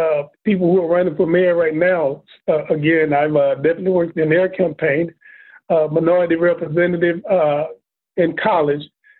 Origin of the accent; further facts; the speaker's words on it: Texas, United States; I'm from Texas, and whenever I leave and stay, I always miss the water.